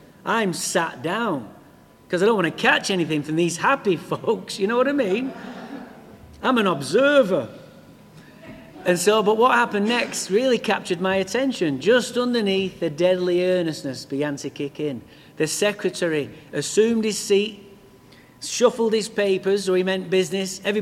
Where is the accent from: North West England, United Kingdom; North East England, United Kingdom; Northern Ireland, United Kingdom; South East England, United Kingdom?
North West England, United Kingdom; Manchester; now in Santa Barbara, United States; I'm from England, of course. Alcohol didn't do this to me. I'm from England, Manchester.